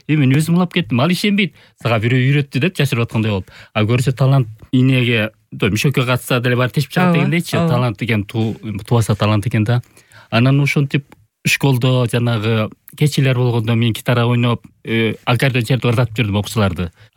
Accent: Ak-Olon, Issyk-Kul Region, Kyrgyzstan; born there; туулган айыл, Ак Өлөң деген айыл. Ысык Көлдө Тоң району болот да, ошол айылдан туулган.

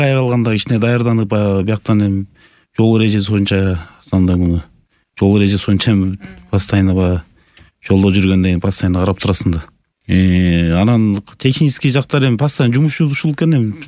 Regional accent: Sary-Döö, Issyk-Kul Region, Kyrgyzstan; Мен өзүм Ысык Көл областынын Түп районун Сары Дөө айылында туулуп чоңойгом. Ошол Сары Дөө айылынын орто мектебин бүтүргөм. 5-1 тууганмын, мен 2-сүмүн.

